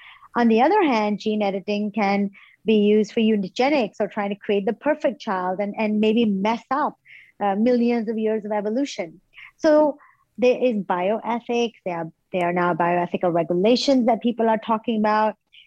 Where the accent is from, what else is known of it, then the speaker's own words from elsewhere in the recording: Pakistan; moved away as an adult; also born or lived in United States / London; now in Singapore; I grew up in Pakistan and I did all my education till high school over there. Then I went to the US. I went to Boston for my undergraduate, moved to New York, worked there, did my graduate degree, then spent some time in London where I did my PhD.